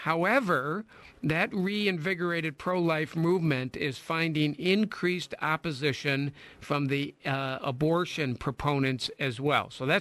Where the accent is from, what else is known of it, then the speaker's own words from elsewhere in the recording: Buffalo, New York, United States; now in Greenville, United States; I'm from Buffalo, so I'm used to a lot of snow, but and I don't mind it.